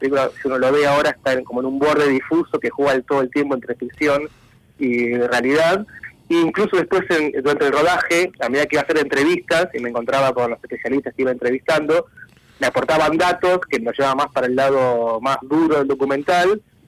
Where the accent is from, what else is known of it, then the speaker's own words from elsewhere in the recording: Buenos Aires, Argentina; quería hablar sobre nuestra identidad como argentinos y como porteños